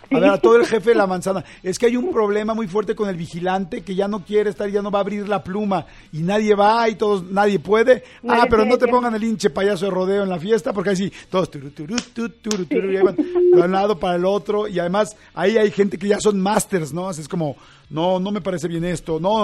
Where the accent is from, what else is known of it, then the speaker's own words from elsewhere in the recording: Mexico; nos identifican como mexicanos